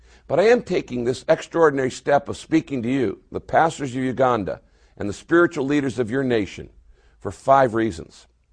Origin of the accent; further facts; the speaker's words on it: United States; As an American pastor, it's not my role to interfere with the politics of other nations.